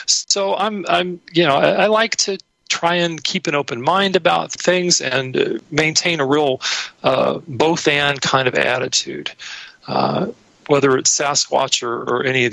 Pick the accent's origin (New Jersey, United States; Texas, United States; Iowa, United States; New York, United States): Texas, United States; San Antonio; my hometown of San Antonio, Texas, now has apparently a what they call Bigfoot research organization there, because there have been some sightings in that area. Now, I grew up in that area.